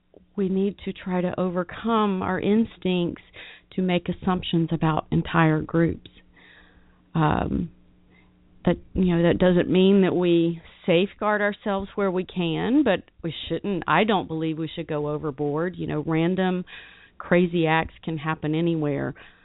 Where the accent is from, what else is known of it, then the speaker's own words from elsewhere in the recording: the South, United States; because I am from the South. I grew up in the South.